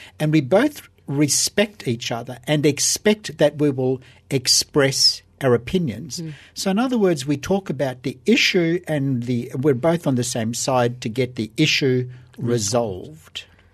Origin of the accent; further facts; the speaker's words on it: Perth, Western Australia, Australia; moved away as an adult; And so I moved from Australia, Perth, Western Australia, and all of a sudden became a leader